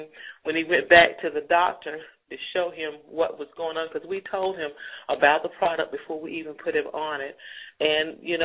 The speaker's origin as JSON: {"language": "English", "town": "Greensboro", "region": "North Carolina", "country": "United States", "said": "giving the testimony on behalf of my husband, John, and we're from Greensboro, North Carolina."}